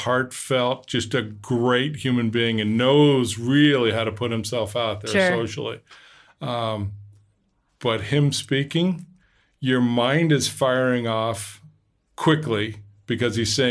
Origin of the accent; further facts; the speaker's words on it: Canada; And we chatted about family and being Canadian